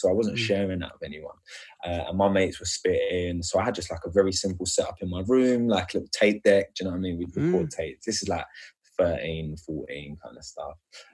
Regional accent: London, United Kingdom; So I grew up in East London.

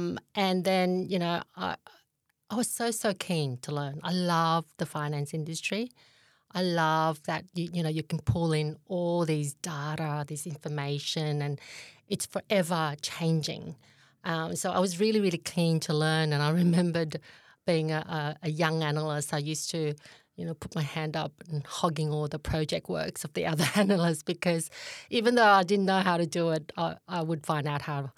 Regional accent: Vietnam; English is a second language; as a refugee from Vietnam, English is my second language, so the way that I would excel is in mathematics.

